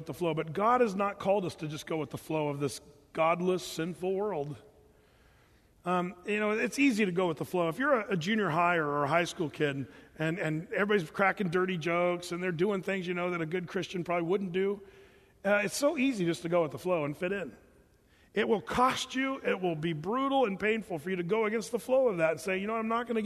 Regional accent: Portland, United States; And I'm from Portland, you know.

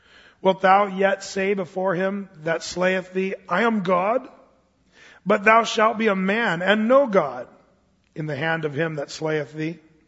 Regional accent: United States; as an American in 2007, living in a prosperous country of great wealth and great power

